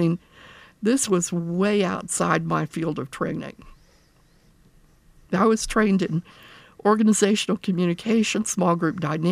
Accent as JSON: {"language": "English", "town": "Promised Land", "country": "United States", "tie": "born or raised there", "said": "I grew up in Promised Land, and my community is just like this commune."}